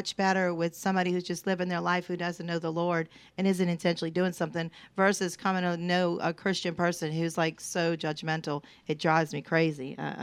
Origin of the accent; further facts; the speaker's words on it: New Orleans, Louisiana, United States; I'm from New Orleans, born and raised, and I've never seen tornadoes as much as I've seen since Katrina.